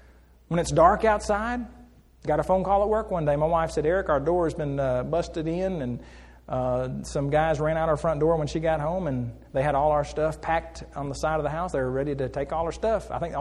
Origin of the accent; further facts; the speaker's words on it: Muskogee, Oklahoma, United States; I had gone back to Oklahoma where I had grown up. I'm